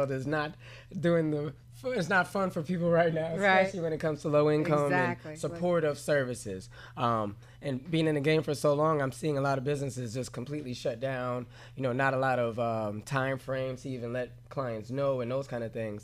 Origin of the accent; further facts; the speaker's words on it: New York, United States; I'm from New York, so I graduated early.